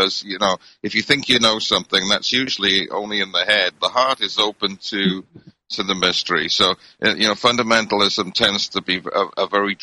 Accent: United Kingdom; I grew up in Britain, of course, and it was a secular society back then.

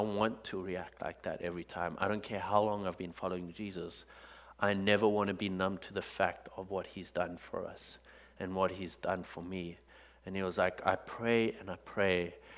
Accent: South Africa; they only found out later that I was from South Africa. And then most people just tell me I'm from Australia

